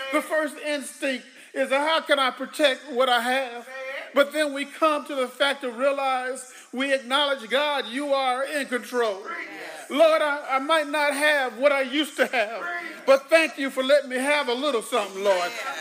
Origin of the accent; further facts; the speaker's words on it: Aberdeen, North Carolina, United States; separating me from my loved ones in my hometown of Aberdeen.